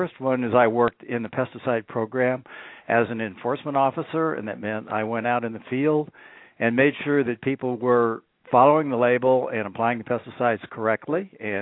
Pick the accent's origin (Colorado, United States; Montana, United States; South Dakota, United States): Colorado, United States; Denver; I didn't move into a city until I was about 9, and then I grew up in Denver.